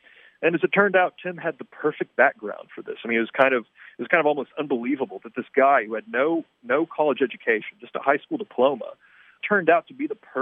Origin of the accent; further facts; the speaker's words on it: Texas, United States; I grew up here in Texas, so I was very familiar with tornadoes and what they're capable of. I grew up in central Texas